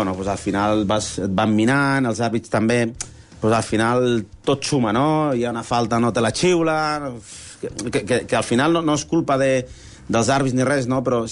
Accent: Hospitalet, Catalonia, Spain; Vaig marxar perquè hi havia un projecte bonic al meu poble, Hospitalet.

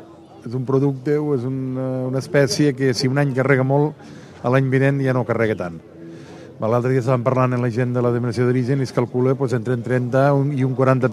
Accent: la Pobla de Massaluca, Catalonia, Spain; jo saps que soc originari de la Pobla de Massaluca

